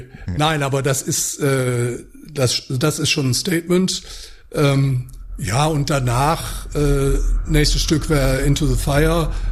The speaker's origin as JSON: {"language": "German", "town": "Mülheim", "region": "North Rhine-Westphalia", "country": "Germany", "said": "Und ich komme aus Mülheim."}